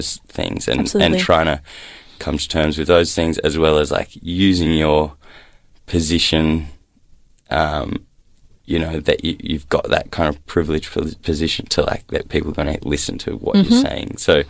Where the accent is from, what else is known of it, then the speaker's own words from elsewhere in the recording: Queensland, Australia; my hometown in central Queensland